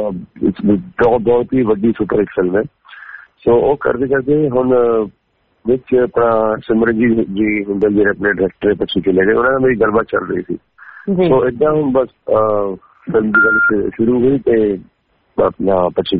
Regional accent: Chandigarh, India; ਮੈਂ ਚੰਡੀਗੜ੍ਹ ਤੋਂ ਆਇਆ।

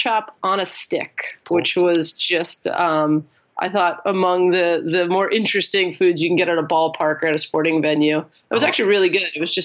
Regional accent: New Jersey, United States; I grew up in New Jersey. My dad took me to a Devils game

